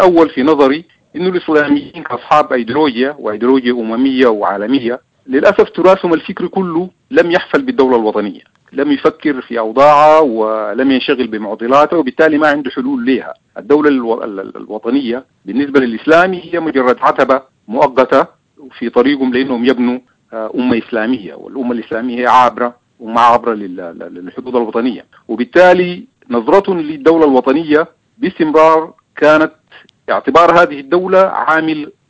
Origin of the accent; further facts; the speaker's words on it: Sudan; القبائل لعبت دور سياسي معتبر طيلة تاريخنا كسوداني